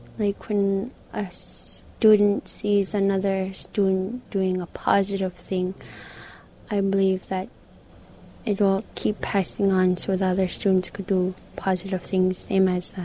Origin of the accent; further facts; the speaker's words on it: Savoonga, Alaska, United States; I'm from Suvunga, Alaska.